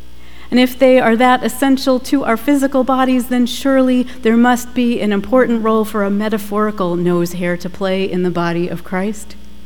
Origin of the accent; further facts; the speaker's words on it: Boston, Massachusetts, United States; accent: Boston; I'm already getting my Boston accent back.